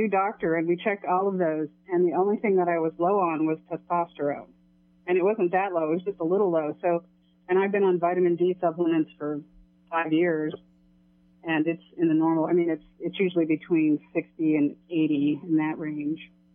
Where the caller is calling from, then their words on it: Kansas City, United States; From Kansas City.